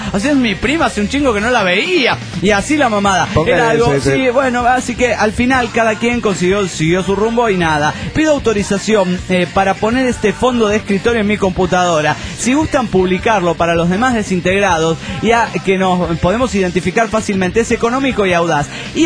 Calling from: Cochabamba, Bolivia; Hola, soy … de Cochabamba, Bolivia.

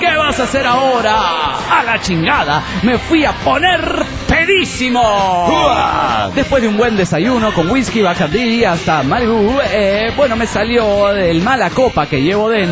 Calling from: Toluca, State of Mexico, Mexico; desde Toluca, México.

